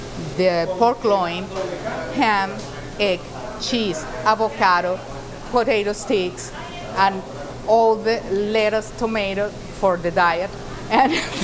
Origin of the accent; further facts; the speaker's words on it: Venezuela; We are from Venezuela.